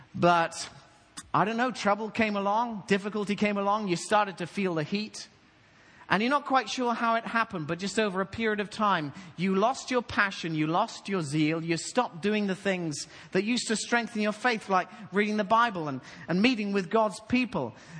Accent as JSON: {"language": "English", "country": "United Kingdom", "lives_now": "Atlanta, United States", "said": "our garden in Atlanta, actually, everyone calls it a yard, but we still call it a garden because we're British."}